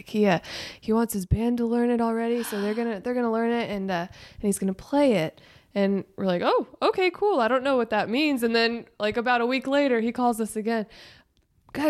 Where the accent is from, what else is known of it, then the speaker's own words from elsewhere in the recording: Nashville, Tennessee, United States; Yeah, so I was born and raised in Nashville.